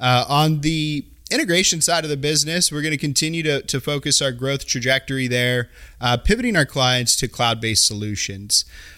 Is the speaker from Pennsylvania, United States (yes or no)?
no; Carmichael, California, United States; You know, I'm a Sacramento native here, born and raised in Carmichael.